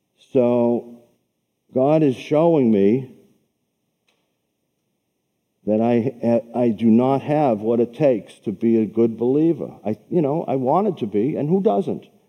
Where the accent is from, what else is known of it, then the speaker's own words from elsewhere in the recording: Boston, Massachusetts, United States; I say heart. I'm from Boston. You know what I mean when I say heart.